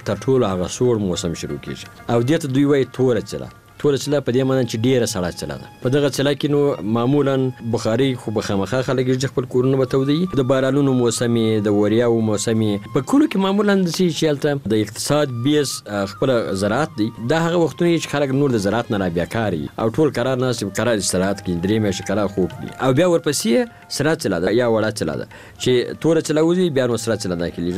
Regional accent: Helmand, Afghanistan; زه د هلمند يم.

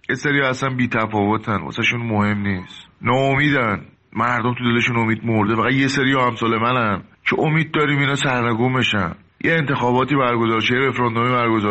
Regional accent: Iran; اصالتا ترکم ولی خودم ایرانی میدونم، ایرانی ایرانی، عاشق کشورم هم.

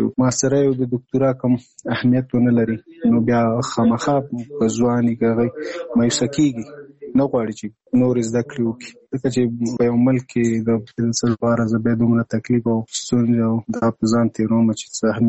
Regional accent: Nangarhar, Afghanistan; now in Kabul, Afghanistan; زموږ کور په ننګرهار کې دی، زه په کابل کې یم.

